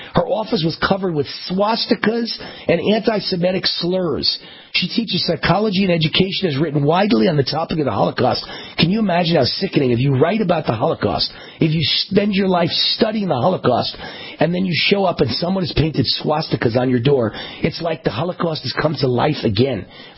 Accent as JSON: {"language": "English", "region": "Nevada", "country": "United States", "tie": "born or raised there", "said": "my home state of Nevada"}